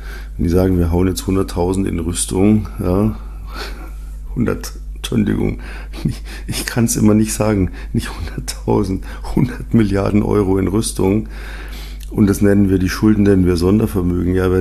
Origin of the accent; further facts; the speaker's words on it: Munich, Bavaria, Germany; als Münchner wusste man halt, wie man ja, A, Winterreifen hat